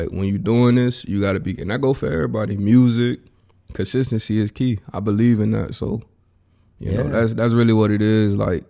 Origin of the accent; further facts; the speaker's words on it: Tampa, Florida, United States; yeah, I was actually, I was born in Progress Village, the south side. Then I grew up on the north side of Tampa, and that's pretty much where I've been, like, since.